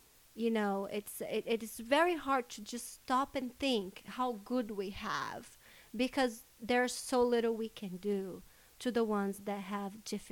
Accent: Brazil; now in United States; I am from Brazil. You guys all know that. That is where I was born and where I was raised. I have lived in the U.S. though more than I have lived in Brazil. So I am an American citizen as well.

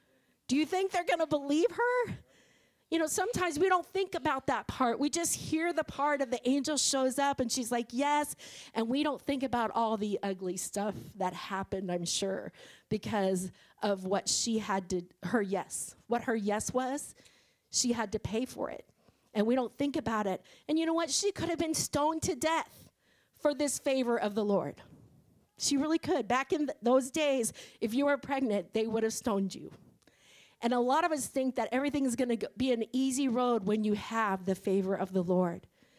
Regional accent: Illinois, United States; now in Maui, United States; Because I was the oldest of five, okay, and no one else had ever left the family before, and I'm from Illinois

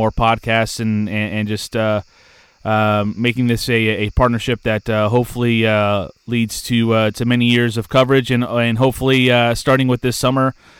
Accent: Azores, Portugal; first language Portuguese; English is a second language; Azores, from the island, from the Ilha da Terceira, and I grew up speaking Portuguese. Portuguese was my first language.

